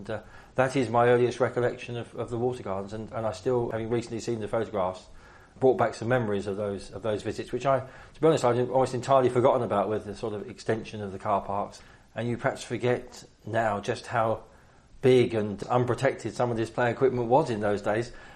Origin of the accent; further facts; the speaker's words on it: Hemel Hempstead, East of England, United Kingdom; I'm 51 and I was born in Hemel, so I've been here for the whole of my 51 years, never having lived anywhere other than Hemel.